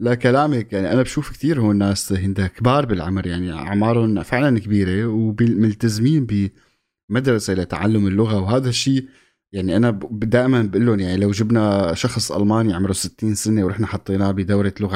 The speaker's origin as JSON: {"language": "Arabic", "country": "Syria", "said": "علاقتنا كسوريين باللغات الثانيه اللي مانا عربيه"}